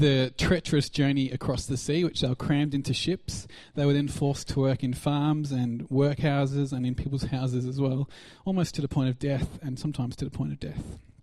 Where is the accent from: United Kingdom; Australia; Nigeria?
Australia; accent: Australian; otherwise no one had any idea what I was talking about when I said Hull in my Aussie accent.